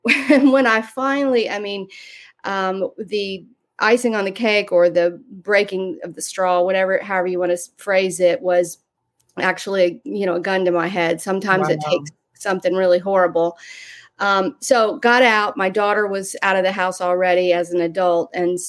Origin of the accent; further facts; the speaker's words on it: Florida, United States; also born or lived in Ohio; I actually live in Florida right now, and I grew up in Florida. So was born in Ohio